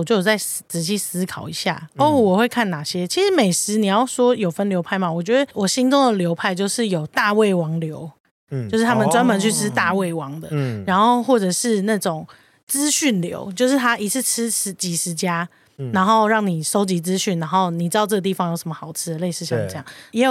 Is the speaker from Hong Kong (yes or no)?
no; Taiwan; 可是我是一个土生土长的台湾人，我不能明白这个口味